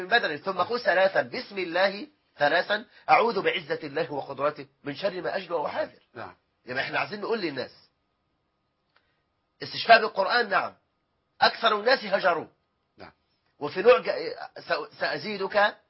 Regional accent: Egypt; فجايب اللي بيسموه الغطره او الشال المعروف عندنا في مصر

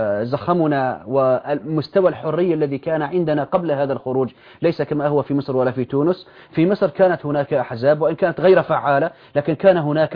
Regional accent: Syria; أن عندنا في سوريا

